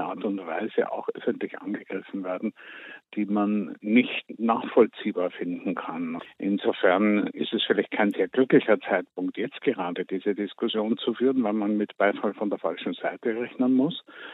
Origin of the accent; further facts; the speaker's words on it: Vienna, Austria; born there; Ich habe in meiner Geburtsstadt Wien erlebt